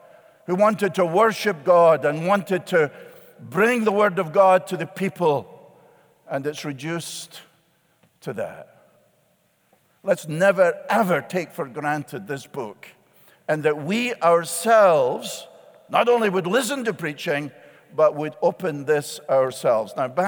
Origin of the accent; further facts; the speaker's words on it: Scotland, United Kingdom; Now, I'm Scottish. That sounded good, but Scots are known to be very skeptical, particularly when it comes to money.